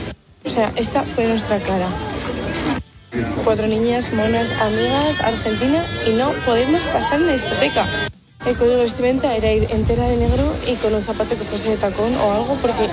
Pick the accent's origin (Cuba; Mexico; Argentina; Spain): Spain; de España.